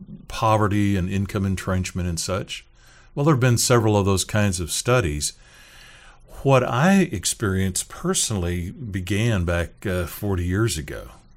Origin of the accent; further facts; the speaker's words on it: Seattle, Washington, United States; I'd done quite a bit of that work from my hometown in Seattle, Washington.